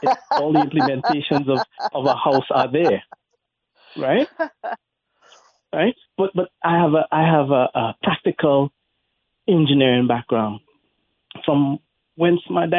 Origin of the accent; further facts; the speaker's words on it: Flushing, New York, United States; also born or lived in Trinidad; I grew up in Flushing, Queens when I left Trinidad. I went to Flushing High School. I go back to Flushing today and it's all Korean town.